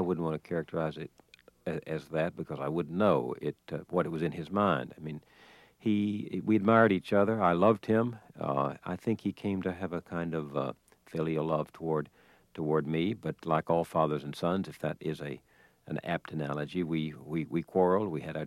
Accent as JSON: {"language": "English", "region": "the South", "country": "United States", "tie": "born or raised there", "said": "Also because growing up in the South, where conversation was a part of the hearth, and looking other people in the eye was a part of protocol"}